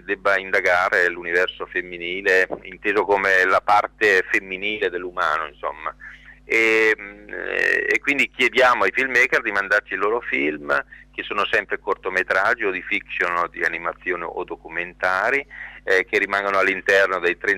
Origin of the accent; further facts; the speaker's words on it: northern Italy, Italy; Io non sono toscano, sono del nord, però